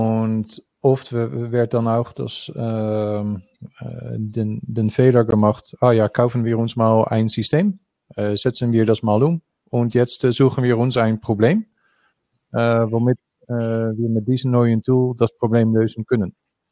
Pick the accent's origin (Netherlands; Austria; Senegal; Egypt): Netherlands; German is a second language; als Niederländer